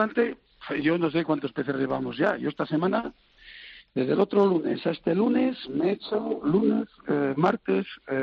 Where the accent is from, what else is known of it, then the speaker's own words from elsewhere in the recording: Spain; Yo la veo porque soy español, ¿entiendes?